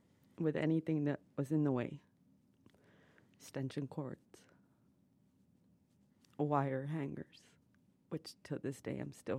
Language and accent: English; Toledo, Ohio, United States; born there; now in San Antonio, United States; I was born in Toledo, Ohio, in 1977.